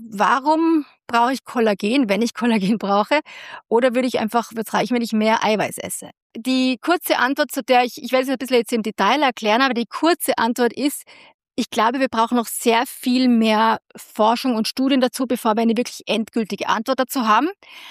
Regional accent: Austria; ich habe Verwandtschaft in Deutschland, aber lebt in Bayern, da sagt man auch flachsig und dann bin ich Österreicherin.

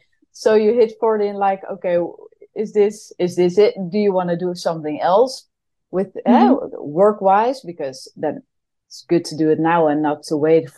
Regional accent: Leiden, South Holland, Netherlands; English is a second language; also born or lived in Amsterdam; I was born in Leiden in the Netherlands. And then I moved out of the house when I was 18 to Amsterdam.

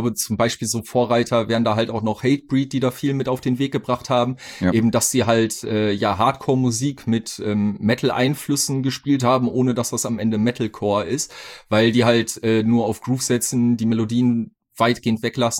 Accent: Minden, North Rhine-Westphalia, Germany; wir hatten damals eine ultra krass ja, also krass heftige und große Beatdown und Szene in meiner Heimatstadt in Minden.

